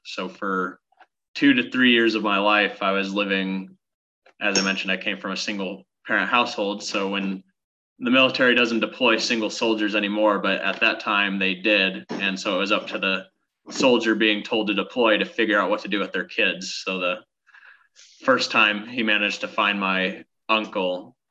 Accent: Nebraska, United States; So my early life in growing up in Nebraska was tumultuous.

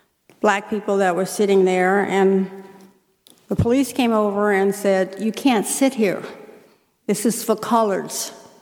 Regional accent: the South, United States; I grew up in the South, and in high school, a beautiful black schoolmate and three white police officers were murdered by the KKK

